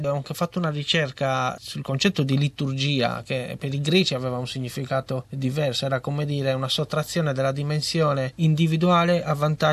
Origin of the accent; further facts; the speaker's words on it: Palau, Sardinia, Italy; now in Bologna, Italy; Io sono cresciuto a Palau, che è un paese sul mare, la punta nord della Sardegna, di fronte alla Corsica